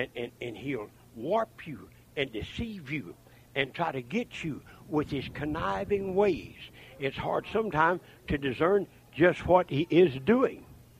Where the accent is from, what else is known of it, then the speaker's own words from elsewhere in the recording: Oklahoma, United States; but I come from Oklahoma, and my uncle had to build a fort under his to move it.